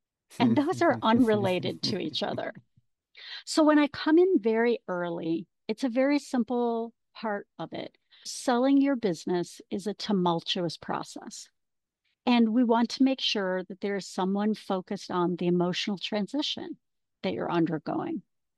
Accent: Ontario, Canada; moved away as an adult; now in United States; I'm an original Canadian. I grew up in Ontario, but ended up coming to the U.S. And have been here for most of my adult life.

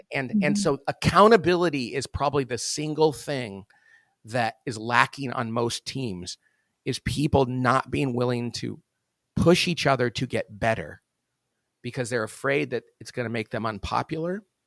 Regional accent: Bakersfield, California, United States; So, as you know, I'm from Bakersfield, California, which is not necessarily the height of sophistication in the world.

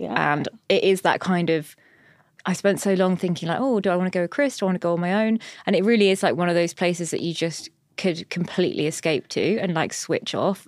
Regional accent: South East England, United Kingdom; now in London, United Kingdom; growing up in Sussex and like really in the countryside

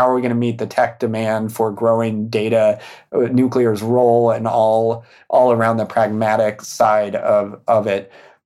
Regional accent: New Mexico, United States; now in San Francisco, United States; I'm gonna say that my favorite food is New Mexican food because I'm from New Mexico.

